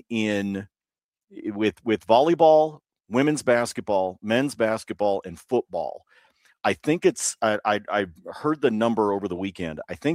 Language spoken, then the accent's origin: English; Nebraska, United States; born there; I was born in Nebraska. I've got an immense amount of family that are Husker fans.